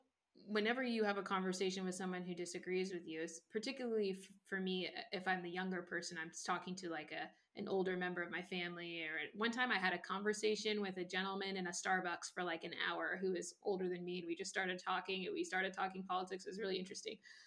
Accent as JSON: {"language": "English", "region": "Washington", "country": "United States", "moved": "yes", "said": "I'm from Washington State. Like I said, I don't live there anymore, but I'm from Washington State"}